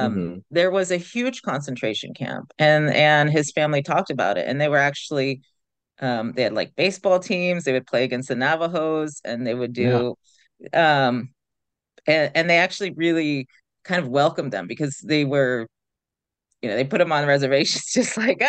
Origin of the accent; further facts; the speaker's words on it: California, United States; I'm a Wallachy, Pitt River, and Pomo, and I'm from Northern California.